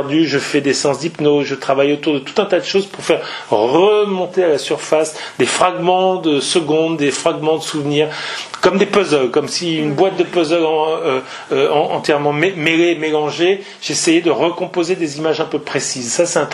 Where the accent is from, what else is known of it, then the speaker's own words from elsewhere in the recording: Italy; Moi, je suis à moitié italien par mon père. J'ai grandi en partie en Italie. Ma fille est née en Italie. J'ai vécu très régulièrement.